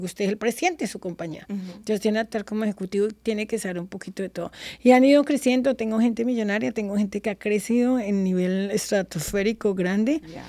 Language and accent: Spanish; Colombia; parte de lo que yo soy como latina, sé cómo se hace un negocio en Colombia